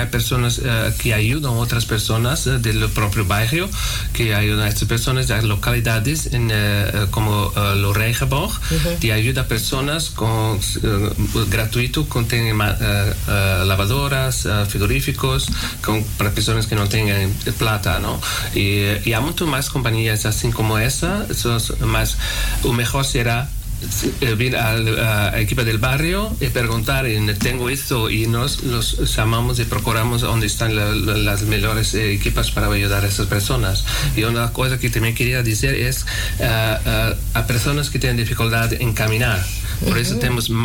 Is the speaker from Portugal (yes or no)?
yes; Portugal; Spanish is a second language; now in Amsterdam, Netherlands; en Portugal, yo soy portugués, no soy español, no hay estas cosas.